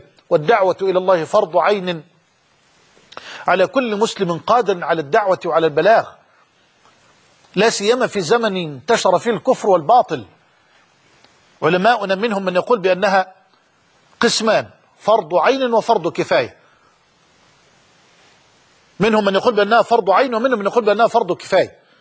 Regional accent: Egypt; وأسأل الله أن يحفظ بلدنا مصر من الفتن ما ظهر منها ما بطن.

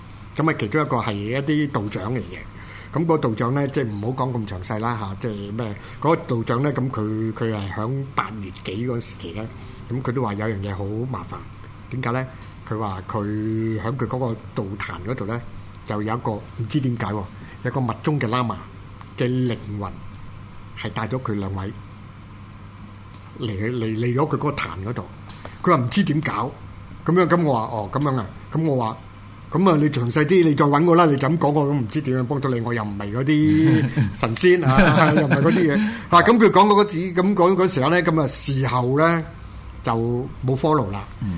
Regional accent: Hong Kong; 所以2003年咧，對於我哋香港人嚟講咧

